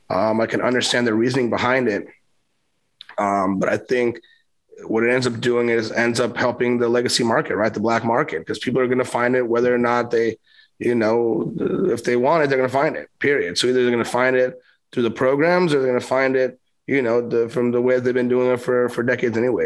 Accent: California, United States; for my home state of California

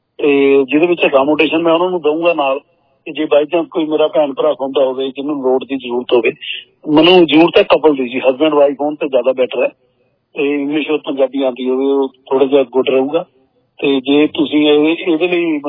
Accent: Punjab, India; ਮੈਂ ਪੰਜਾਬੀ ਦੀ ਹਾਂ

